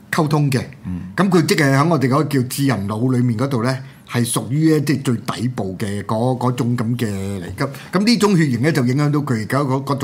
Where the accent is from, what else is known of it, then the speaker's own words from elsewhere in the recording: China; 我哋中國人知噶啦